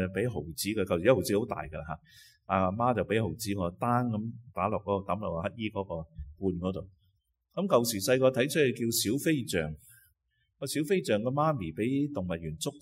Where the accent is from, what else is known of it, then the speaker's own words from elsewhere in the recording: Guangdong, China; 嗰啲都分别，我广东人讲唔清楚